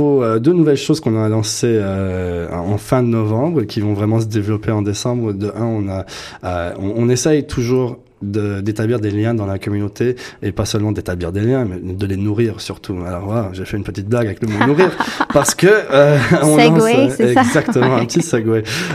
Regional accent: Toronto, Ontario, Canada; Mais tout le monde à United Athletics parle français et anglais. On vient des écoles francophones de Toronto. On est des jeunes qui ont grandi ici.

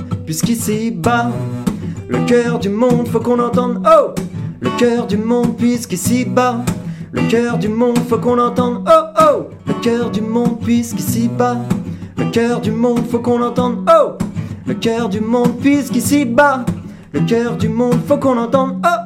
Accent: France; born there; Même si je suis né en France

